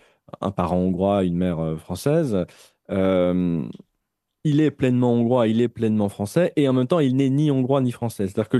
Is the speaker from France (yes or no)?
no; Belgium; Moi, je suis belge parce que mes deux parents sont belges.